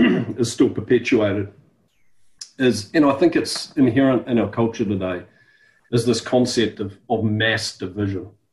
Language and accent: English; New Zealand; Yeah, so with my background, as you said, I'm a New Zealander. I'm 40 years old